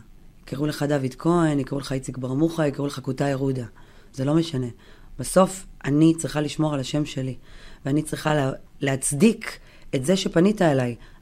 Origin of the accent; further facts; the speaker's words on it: Yeruham, Southern District, Israel; אני גדלתי בירוחם, שזה מקום אמנם מאוד מאוד חם ועוטף, אבל גם זה מקום שאת רואה דברים שהם של אוכלוסיות מוחלשות.